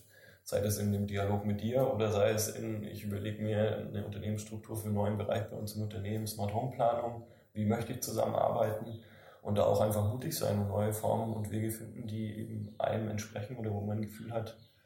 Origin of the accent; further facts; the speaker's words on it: Bamberg, Bavaria, Germany; Ja, also ich komme ursprünglich aus Bamberg, aus dem Landkreis Bamberg, auch vom kleinen Dorf, und bin ziemlich naturverbunden.